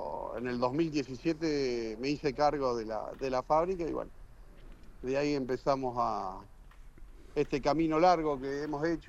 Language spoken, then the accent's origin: Spanish; San Jerónimo Norte, Santa Fe, Argentina; moved away as an adult; yo me inicié en San Jerónimo Norte, donde soy nativo, donde mi mamá trabajó 40 años